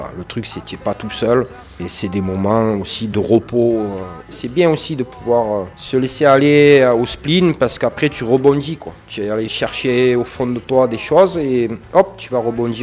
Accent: Port-de-Bouc, Provence-Alpes-Côte d'Azur, France; Moi, je viens de Port-de-Bouc, d'un quartier, je connais ça, j'ai grandi dans un centre social

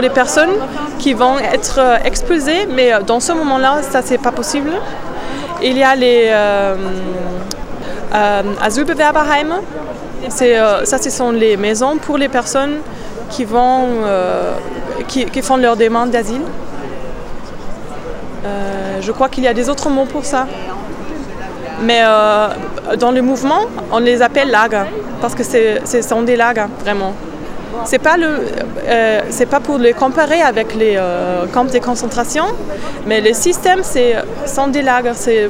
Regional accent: Germany; French is a second language; now in France; je viens d'Allemagne et maintenant je fais un stage dans la CIMAD.

